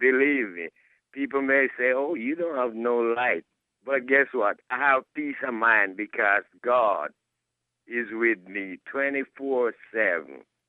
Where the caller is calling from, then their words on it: Akron, Ohio, United States; But before I go, I want to tell you that I'm not far from Brecksville. I'm in Akron.